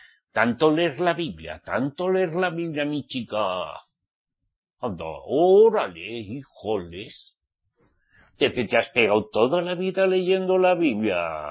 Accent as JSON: {"language": "Spanish", "country": "Spain", "said": "yo como español me encantaba el marisco."}